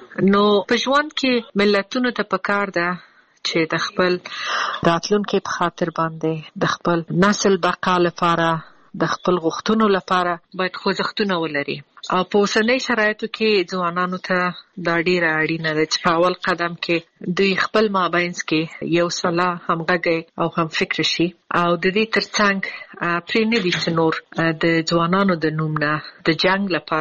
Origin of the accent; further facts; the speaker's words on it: Afghanistan; moved away; او دا چې زه د افغانستان نه بند یم، زه ورځې شمیرم چې زه بیرته کله خپل ملک ته ځم